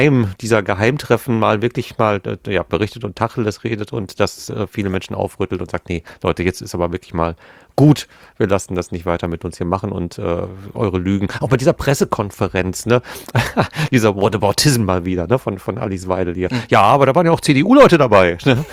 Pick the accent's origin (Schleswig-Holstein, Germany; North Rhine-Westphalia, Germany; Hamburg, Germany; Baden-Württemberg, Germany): North Rhine-Westphalia, Germany; Gelsenkirchen; Gelsenkirchen, ne, meine Heimatstadt, ja. Gelsenkirchen Nord ist Buhr